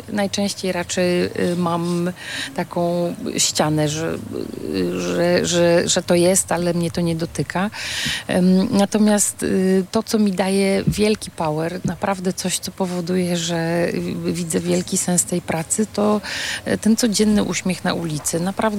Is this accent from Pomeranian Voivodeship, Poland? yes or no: yes; Gdańsk, Pomeranian Voivodeship, Poland; mówimy, że jesteśmy z Gdańska